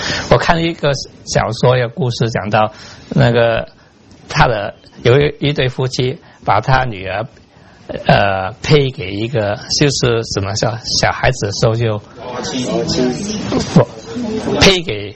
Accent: China; 我是中国人，所以我看到中国古代好惨

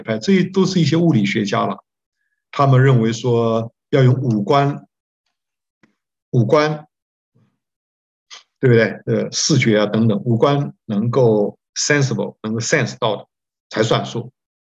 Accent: Taiwan; 我们从台湾来的，我进 Westminster 比他整整晚10年。

